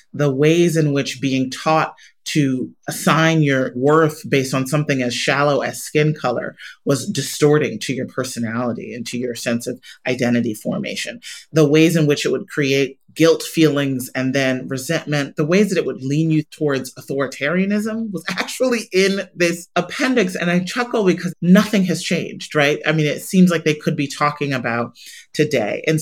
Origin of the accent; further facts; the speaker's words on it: Chicago, Illinois, United States; in Chicago, my hometown, one of the most segregated cities in the country